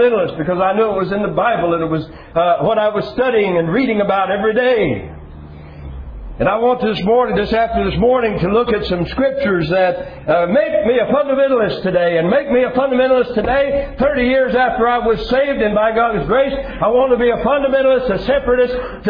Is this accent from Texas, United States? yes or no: no; Lakeland, Florida, United States; near my hometown of Lakeland, Florida